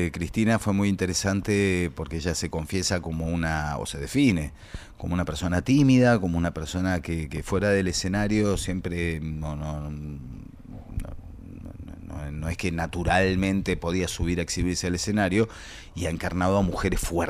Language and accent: Spanish; Buenos Aires, Argentina; born there; Yo nací acá en Buenos Aires, pero de familia uruguaya. Yo soy un uruguayo honorario, digamos. Soy el primer argentino